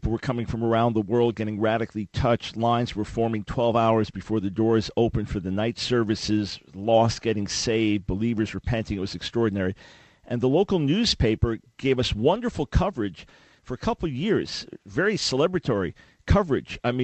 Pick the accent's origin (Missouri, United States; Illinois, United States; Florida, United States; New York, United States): New York, United States; Long Island; namely my mom, living on Long Island, where I was raised. I was born in New York City. My mom was born in Leeds, England.